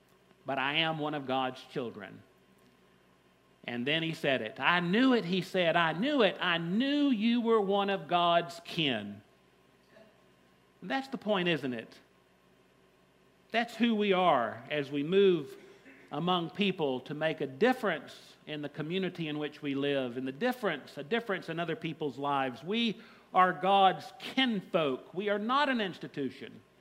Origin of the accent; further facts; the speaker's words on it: the South, United States; As a Southerner, I'm not so glad he joined the Union Army, but that's a different story.